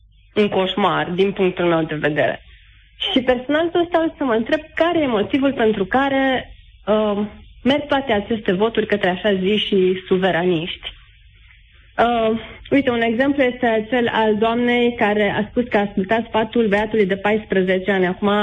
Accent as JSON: {"language": "Romanian", "town": "Oradea", "region": "Bihor County", "country": "Romania", "said": "sunt din Oradea, am 36 de ani."}